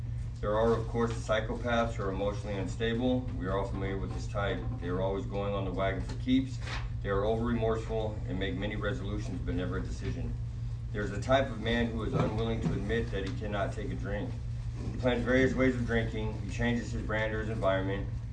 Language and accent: English; Vacaville, California, United States; I was from Vacaville